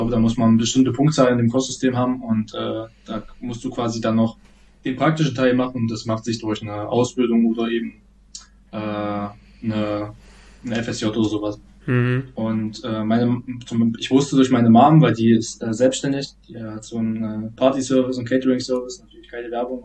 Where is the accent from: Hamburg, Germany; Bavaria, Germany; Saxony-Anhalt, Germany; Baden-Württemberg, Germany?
Saxony-Anhalt, Germany; Nebra; ich bin in Nebra zur Schule gegangen und dann bin ich aufs Burgenland-Gymnasium, hatte glaube ich auch nicht auch so gesagt, gewechselt in Laucha